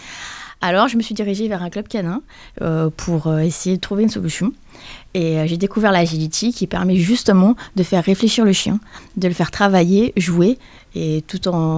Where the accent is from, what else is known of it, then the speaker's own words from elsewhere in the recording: Île-de-France, France; now in Chauvigny, France; Je suis d'originaire d'Île-de-France. Je fais partie de la région de Chauvigny depuis 8 ans maintenant.